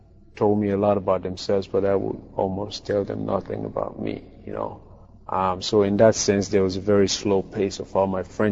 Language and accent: English; Sierra Leone; English is a second language; growing up in Sierra Leone, where my first, second and third language was not English at all, so learning English only in school